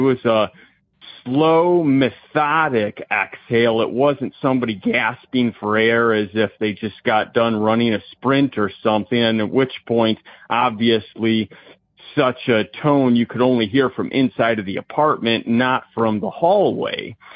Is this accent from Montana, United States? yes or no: no; Indiana, United States; I'm from Indiana, and I have two rather simple ghost stories